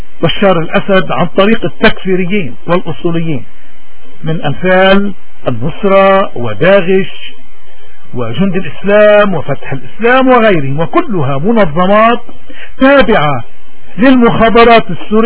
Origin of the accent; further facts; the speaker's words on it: Lebanon; ولأننا كلبنانيين نعتبر أن إذلال أي لبناني والتعدي على أي لبناني واختراق أمن أي منطقة هو اختراق وتعدي على كل اللبنانيين